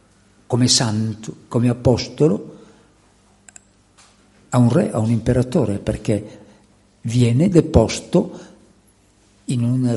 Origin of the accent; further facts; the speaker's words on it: Milan, Lombardy, Italy; ma sapete che vengo da Milano